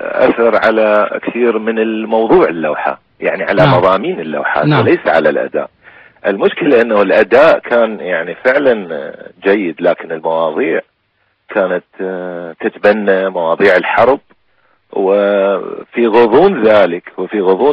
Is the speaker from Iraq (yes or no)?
yes; Iraq; also born or lived in Irbid, Jordan; now in Netherlands; طلعت من العراق بال91 وعملت مدرس في قسم الفنون الجميلة بجامعة اليرموك بالأردن في مدينة أربد.